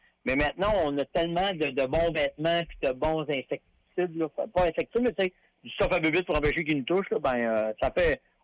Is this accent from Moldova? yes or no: no; Terrebonne, Quebec, Canada; Parce que nous autres, on vient de Terrebonne.